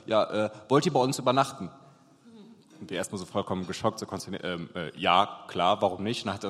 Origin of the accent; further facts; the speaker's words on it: Ghana; Ich komme aus Ghana.